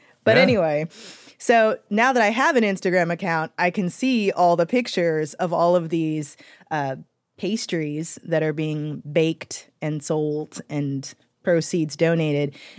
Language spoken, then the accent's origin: English; St. Louis, Missouri, United States; Well, no, my hometown paper is the St. Louis Post-Dispatch.